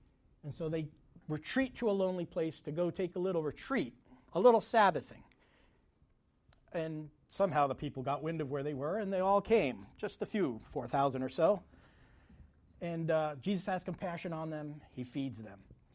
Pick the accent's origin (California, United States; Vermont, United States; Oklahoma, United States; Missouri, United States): Vermont, United States; Sorry, I'm from Vermont. So what people call mountains are different.